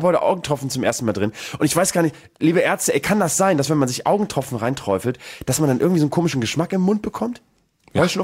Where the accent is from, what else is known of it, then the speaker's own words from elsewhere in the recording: East Germany, Germany; aber man fühlt sich trotzdem als Ostdeutscher repräsentiert.